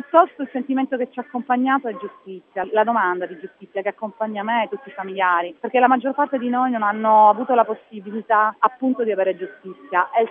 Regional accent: Calabria, Italy; born there; È il paese dove sono nata, è il paese dove c'è la tomba di mio padre.

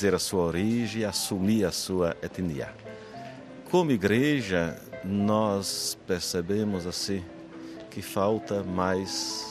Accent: Feira de Santana, Bahia, Brazil; Na região do qual eu venho, lá de Feira de Santana, que é minha diocese de origem

